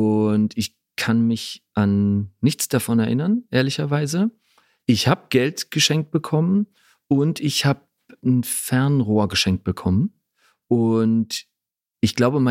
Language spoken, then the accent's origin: German; Berlin, Germany; Also ich bin ja in West-Berlin aufgewachsen, 1980 geboren